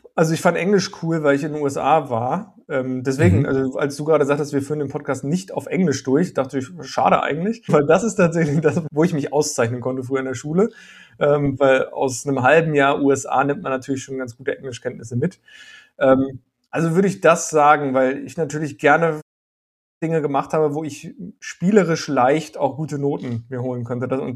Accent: Paderborn, North Rhine-Westphalia, Germany; ich komme ja aus Paderborn und Ecclesia ist ja Detmold, also sehr nah auch an Paderborn.

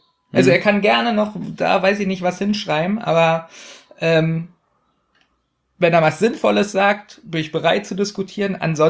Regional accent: West Germany, Germany; Ich komme aus dem Westen

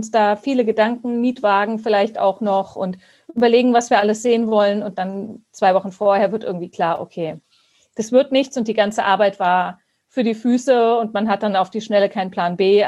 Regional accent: Baden-Württemberg, Germany; ich komme aus Baden-Württemberg und da haben wir es so gemacht, dass wir wohnen am Rand vom Schwarzwald

